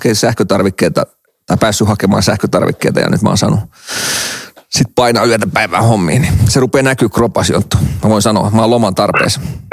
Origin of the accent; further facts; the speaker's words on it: Helsinki, Uusimaa, Finland; mä oon malmilaisia lähtöisin ja pyörinyt pienen ikäni täällä.